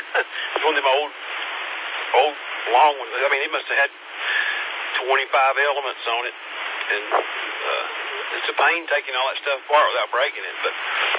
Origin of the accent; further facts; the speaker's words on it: North Carolina, United States; now in Hendersonville, United States; But I'm from Madison County, North Carolina, so I'm in Hendersonville right now.